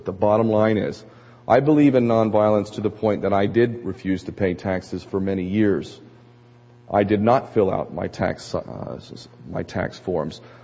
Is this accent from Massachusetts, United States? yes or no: no; Hawaii, United States; I'm a Hawaiian national as well. I am a Hawaiian citizen.